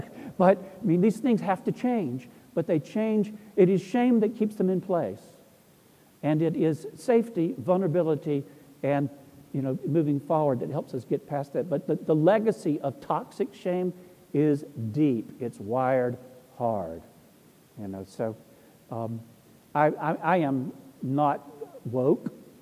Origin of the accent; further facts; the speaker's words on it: the South, United States; I was raised in the Jim Crow South. I mean, I was raised a racist.